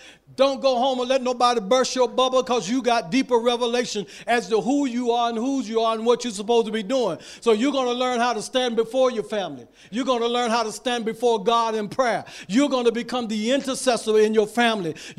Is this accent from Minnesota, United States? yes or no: no; Florida, United States; I'm from Florida. I never had a saw in my hand, a hammer in my hand, never drove a nail.